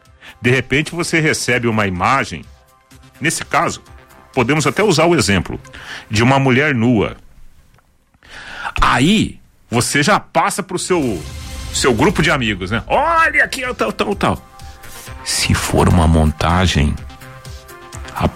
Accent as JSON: {"language": "Portuguese", "town": "Água do Pari", "country": "Brazil", "tie": "born or raised there", "said": "Imagina um piazinho que nasce na roça, né? Onde eu nasci lá na Água do Pari e cresci até os 22 anos."}